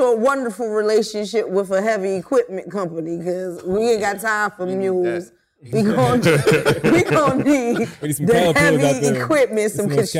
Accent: Philadelphia, Pennsylvania, United States; I am from Philly.

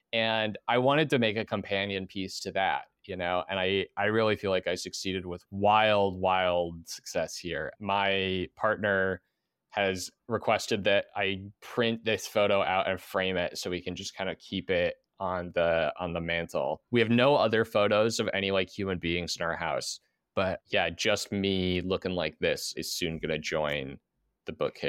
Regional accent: Minnesota, United States; I'm so Minnesotan, I felt like I couldn't just accept that as a gift.

